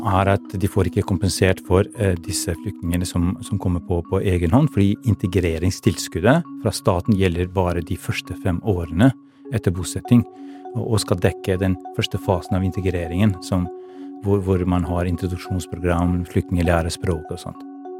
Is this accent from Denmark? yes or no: no; Kosovo; Norwegian is a second language; moved away as an adult; now in Norway; Da jeg var 18 år gammel, så kom jeg fra Kosovo og det tidligere Jugoslavia til Norge som asylsøker.